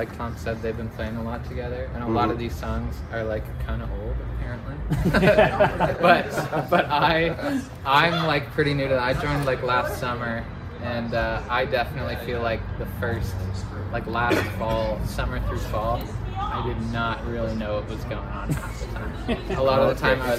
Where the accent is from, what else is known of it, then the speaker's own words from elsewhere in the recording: Calgary, Alberta, Canada; now in Vancouver, Canada; I play the bass. I'm also from Calgary originally, but I've also lived in Vancouver for nearly a decade.